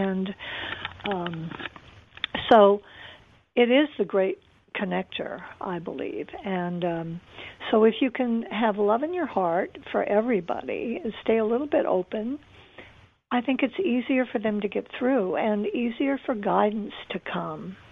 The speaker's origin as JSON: {"language": "English", "region": "Arizona", "country": "United States", "said": "It was five different, you know, I'm from Arizona, so five different deceased Arizona politicians"}